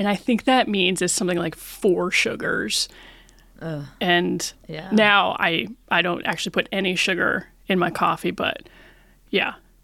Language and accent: English; Cleveland, Ohio, United States; I worked in local news in my hometown of Cleveland as a multimedia journalist.